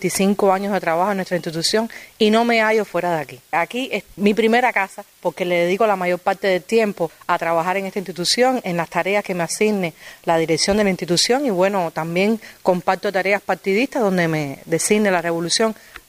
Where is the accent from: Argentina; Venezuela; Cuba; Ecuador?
Cuba; mis orígenes son humildes y gracias a la revolución he logrado tener lo que hoy como ciudadana cubana nosotros tenemos